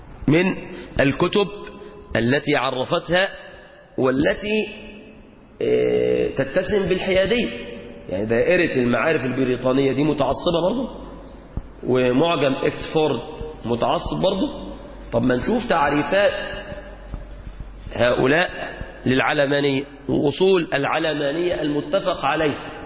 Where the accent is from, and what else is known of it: Egypt